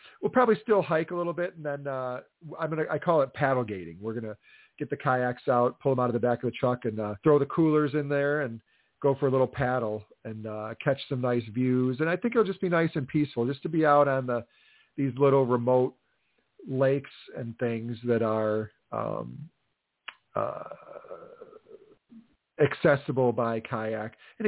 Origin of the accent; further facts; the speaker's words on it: Delavan, Wisconsin, United States; also born or lived in Darien; And I used to have fun growing up in Delavan and the Darien area. Turtle Creek was a really fun place to go canoeing and stuff.